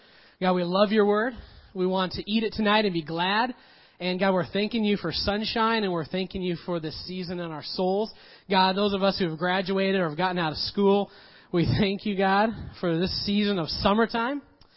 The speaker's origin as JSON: {"language": "English", "region": "Montana", "country": "United States", "tie": "born or raised there", "said": "I grew up in Montana, and the little place where I grew up was on a beautiful lake."}